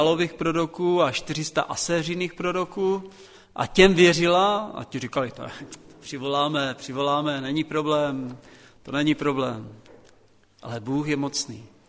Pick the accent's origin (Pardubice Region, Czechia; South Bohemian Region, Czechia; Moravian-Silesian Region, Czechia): Moravian-Silesian Region, Czechia; Střítež; now in Albrechtice, Czech Republic; jsem ze Střítěže, tady u vás jsem uvěřil, chodil jsem x let do Karviné a teď jsem v Albrechticích.